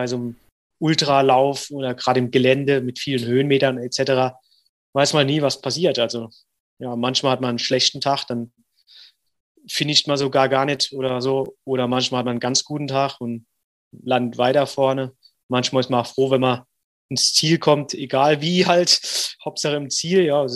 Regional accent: Neunkirchen, Saarland, Germany; damals in meiner Heimatstadt Neunkirchen

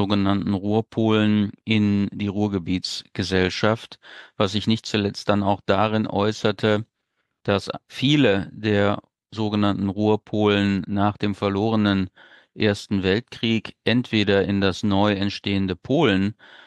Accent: North Rhine-Westphalia, Germany; Ich bin im Rheinland geboren und aufgewachsen, zur Schule gegangen, habe dann Zivildienst gemacht im Sauerland und bin dann an die Universität zu Köln gegangen

